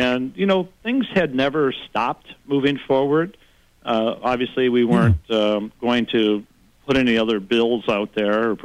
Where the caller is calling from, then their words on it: Lansing, Michigan, United States; I'm calling from Lansing.